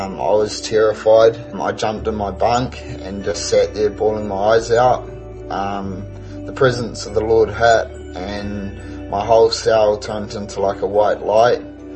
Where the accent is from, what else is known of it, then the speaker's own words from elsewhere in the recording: Invercargill, Southland, New Zealand; born there; I was born in Invercargill.